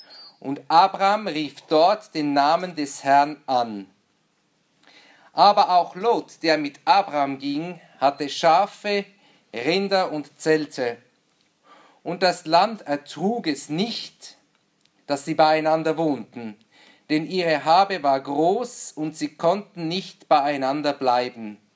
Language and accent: German; Switzerland; Wie ihr meinem Dialekt anhört oder meiner Sprache, komme ich aus der Schweiz und wir Schweizer gelten als Volk der Kompromisse.